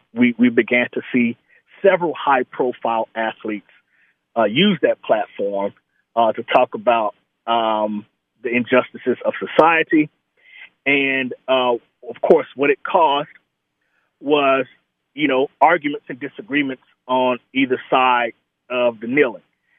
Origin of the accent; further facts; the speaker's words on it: Pine Bluff, Arkansas, United States; So I grew up in the rural South. Grew up in a small city called Pine Bluff, Arkansas, predominantly Black city, about 30 minutes south of the capital of Little Rock.